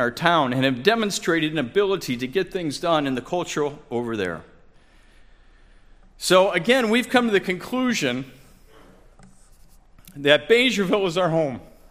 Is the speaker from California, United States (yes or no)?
no; Cleveland, Ohio, United States; I'm a Clevelander, West Sider, proud of it. I have no problem saying that anywhere in this world. Where are you from? I'm a Cleveland West Sider. That's where I'm from.